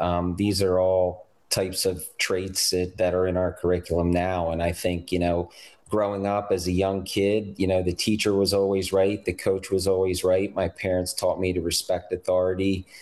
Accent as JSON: {"language": "English", "region": "Delaware", "country": "United States", "said": "I am from Delaware. I am the oldest, and I have a younger sister, 2 years younger."}